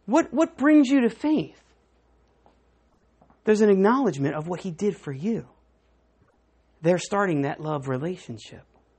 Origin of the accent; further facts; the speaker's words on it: Maryland, United States; Tell we're from Maryland, right?